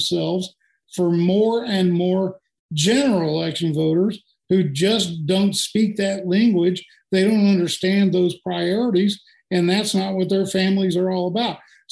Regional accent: Houston, Texas, United States; born there; I was born in Houston.

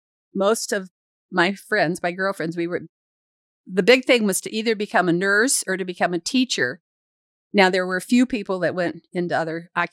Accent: Ocala, Florida, United States; Well, I was born in Ocala, Florida. I'm a true Floridian. There are not many of them around.

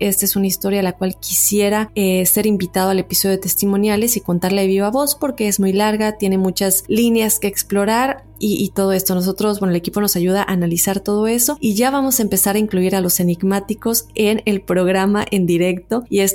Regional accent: Veracruz, Mexico; now in Austin, United States; Soy originaria de Veracruz, México. Actualmente radico en Austin, Texas, desde donde te escucho.

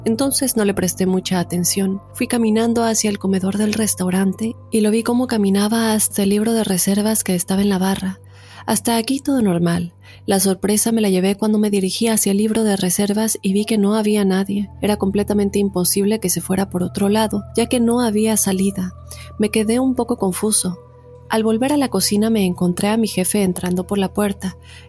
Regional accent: Peru; now in United States; Soy de Perú, actualmente radico en los Estados Unidos, pero quisiera contarte mi caso cuando estaba en Perú.

